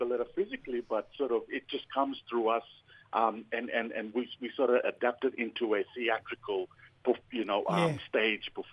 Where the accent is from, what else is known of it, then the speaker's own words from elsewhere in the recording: Thursday Island, Queensland, Australia; now in Cairns, Australia; And I was born and bred on Kurrig Nation, Waibeni, Thursday Island. Yeah. And I am based here in Gimui.